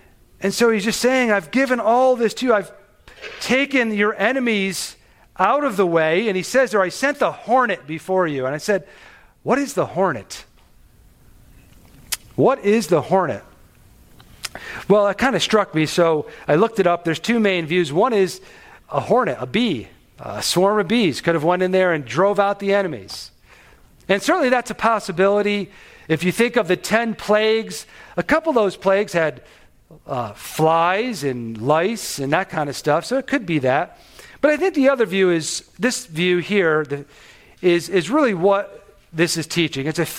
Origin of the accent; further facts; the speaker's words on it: New York, United States; I come from New York, so it snows a lot.